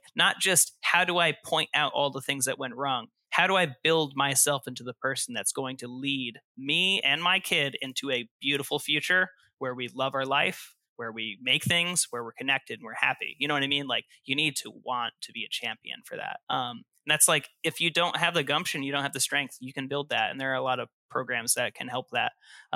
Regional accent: Boston, Massachusetts, United States; Sorry, I'm from Boston. You know what I mean?

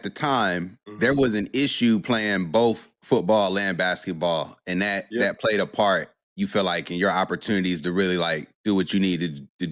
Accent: Durham, North Carolina, United States; I feel like growing up in Durham, Hillside and Jordan definitely are two of the more, especially on that south side of Durham. They're basically the two schools, right?

